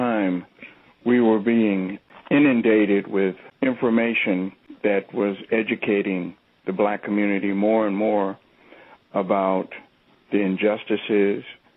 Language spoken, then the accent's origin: English; Berkeley, California, United States; also born or lived in Oakland; I was born in an Oakland County hospital, and I spent a lot of time in Oakland, but I was raised in Berkeley.